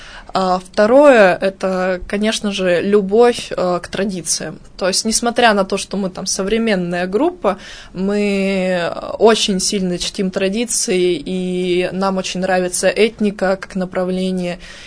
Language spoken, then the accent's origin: Russian; Lesnoy, Sverdlovsk Oblast, Russia; also born or lived in Yekaterinburg; Город Лесной, закрытый город Русатома, я там выросла, родилась в Екатеринбурге, выросла там.